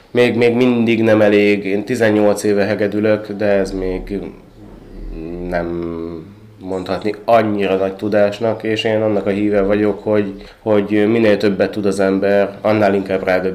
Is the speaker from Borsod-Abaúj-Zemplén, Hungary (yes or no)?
no; Kecskemét, Bács-Kiskun, Hungary; Hát 3 kecskemétiek vagyunk